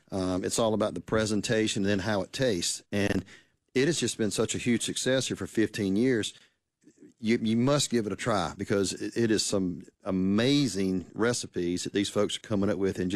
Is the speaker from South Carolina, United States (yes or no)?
yes; South Carolina, United States; I grew up in South Carolina and all my friends love it.